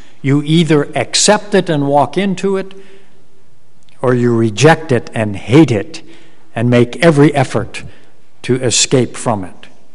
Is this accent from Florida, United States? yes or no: no; Hawaii, United States; I've told you before, I'm sure, that I grew up in the Hawaiian Islands.